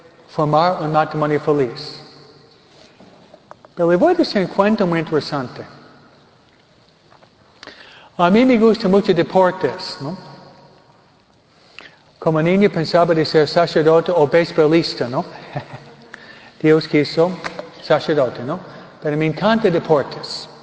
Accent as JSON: {"language": "Spanish", "region": "New York", "country": "United States", "said": "viene de donde yo vengo, Nueva York"}